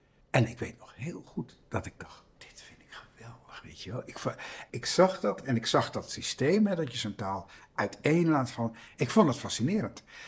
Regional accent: IJmuiden, North Holland, Netherlands; also born or lived in Santpoort; Geboren in Zandpoort, daar ben ik opgegroeid. En toen zijn we verhuisd naar IJmuiden. En daar heb ik tot en met mijn middelbare schooltijd gewoond. Dat is echt aan zee, dus ik ben echt aan zee opgegroeid.

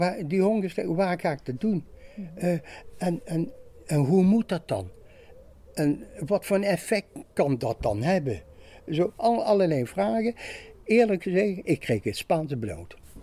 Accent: Maastricht, Limburg, Netherlands; Ik kom uit Maastricht.

